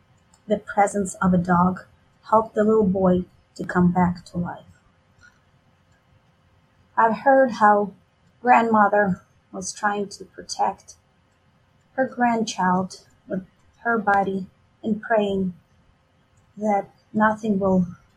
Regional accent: Ukraine; now in San Diego, United States; Привіт, я з України. Hello, I'm from Ukraine.

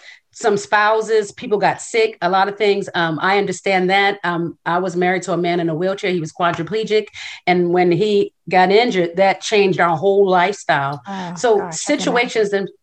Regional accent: New Jersey, United States; now in El Cajon, United States; I'm originally from Jersey, and I've probably lived in San Diego about 26 years.

